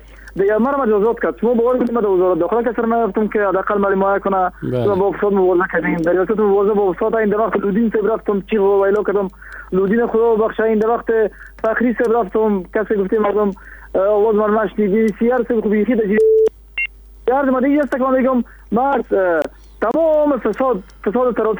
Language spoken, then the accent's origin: Persian; Kabul, Afghanistan; از المند نیستم، از کابل هستم.